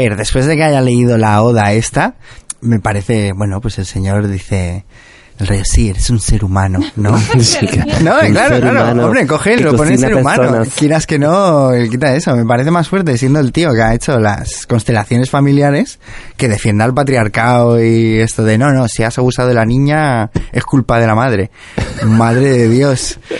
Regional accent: Tarragona, Catalonia, Spain; Yo soy de Tarragona, he crecido ahí, me he hecho un nombre en Salou y en Tarragona.

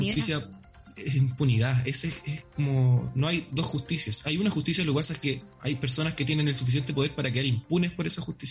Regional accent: Peñaflor, Santiago Metropolitan Region, Chile; cualquier cabro chico en una población de Peñaflor, yo soy de Peñaflor

